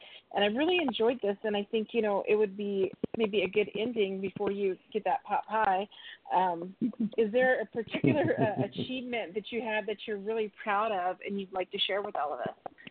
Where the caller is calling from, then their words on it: Albuquerque, New Mexico, United States; I'm from Albuquerque